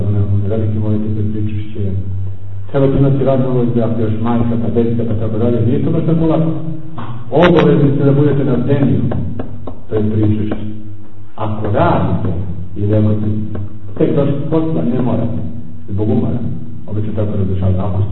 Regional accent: Montenegro; now in Russia; sam došao iz Crne Gore

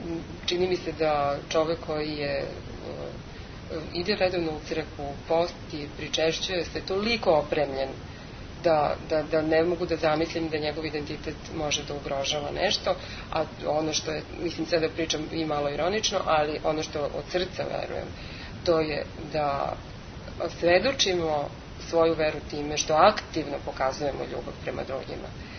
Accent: Vojvodina, Serbia; da potičem iz Vojvodine, nama je najnormalnije

